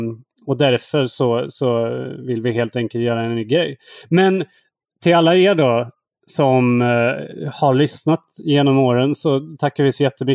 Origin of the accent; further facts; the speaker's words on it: Trollhättan, Västra Götaland County, Sweden; jag är ju från Trollhättan, som är nära västkusten, och det är inte alls långt till Norge.